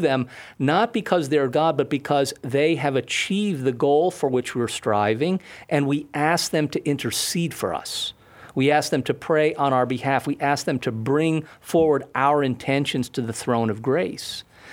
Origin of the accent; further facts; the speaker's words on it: Connecticut, United States; now in Wisconsin, United States; I'm in Wisconsin now. Well, I'm in California this afternoon, but I'm stationed in Wisconsin. I'm from Connecticut.